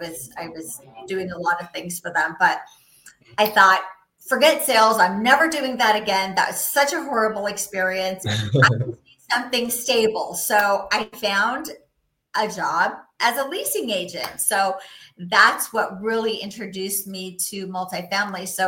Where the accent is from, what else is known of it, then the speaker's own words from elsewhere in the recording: California, United States; first language Spanish; English is a second language; But I grew up in Orange County. I'm one of three daughters and a son of immigrant parents that insisted we speak Spanish at home and that we learn English at school.